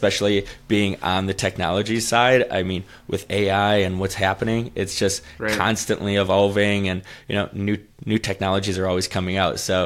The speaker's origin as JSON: {"language": "English", "town": "Beaver Dam", "region": "Wisconsin", "country": "United States", "tie": "born or raised there", "moved": "as an adult", "lives_now": "Washington, United States", "said": "I grew up in Beaver Dam, Wisconsin, outside of Madison, went to college in Milwaukee."}